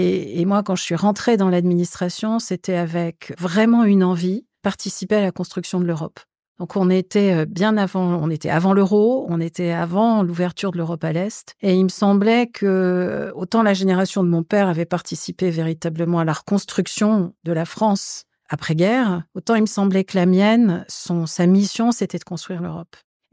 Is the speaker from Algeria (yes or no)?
yes; Algiers, Algiers Province, Algeria; born there; Je suis née à Alger juste après l'indépendance, ça vous donne une petite idée de la date, d'une famille pied-noir d'origine espagnole et italienne, qui était arrivée en Algérie au début du 19e siècle, au moment de la colonisation française.